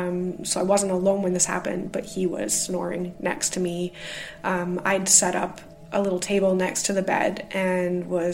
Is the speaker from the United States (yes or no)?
no; Canada; now in Glasgow, United Kingdom; I am the Canadian living in Glasgow, UK.